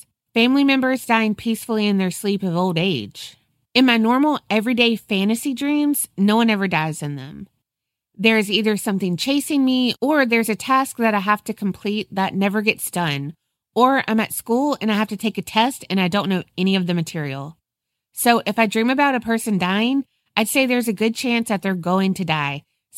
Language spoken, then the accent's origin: English; Texas, United States; now in Tennessee, United States; I'm a Texan who's transplanted to Tennessee.